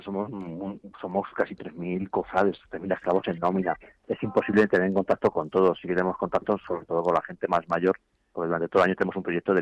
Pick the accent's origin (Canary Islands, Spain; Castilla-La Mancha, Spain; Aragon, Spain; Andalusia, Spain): Castilla-La Mancha, Spain; now in Madrid, Spain; Yo no soy de aquí de Madrid, yo soy un pueblo de La Mancha, Salamanca, Hinojosa, de Cuenca.